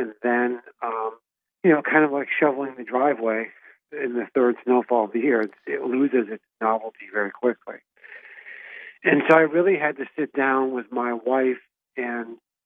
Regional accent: Milwaukee, Wisconsin, United States; now in Los Angeles, United States; I always related that I'm from Milwaukee, you know, because you get a bad rap with Boston people for living in Los Angeles, which is where I live, you know, and so I would always try and point them to the idea that I'm from Milwaukee

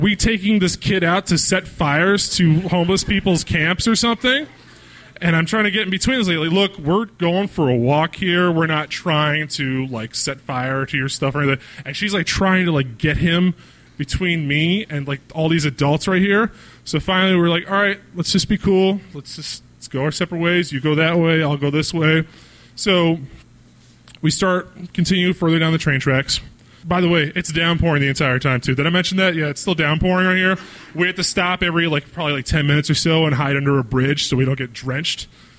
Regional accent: East Coast, United States; So I grew up on the East Coast. I love graffiti.

